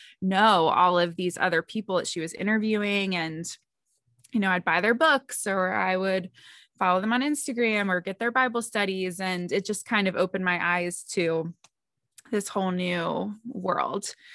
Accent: Cincinnati, Ohio, United States; But I'm from Cincinnati, Ohio.

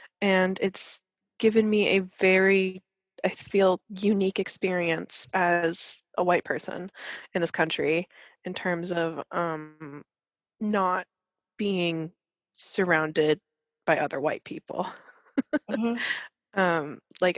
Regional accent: Hawaii, United States; I grew up in Hawaii.

